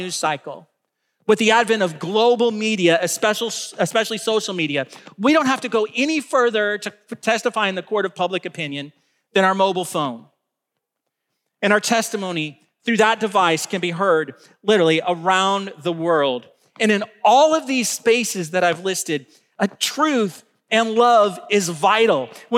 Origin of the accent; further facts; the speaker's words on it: Taylorville, Illinois, United States; When I was a kid, I grew up in Taylorville, Illinois. It's a small town about 30 minutes outside of Springfield, Illinois.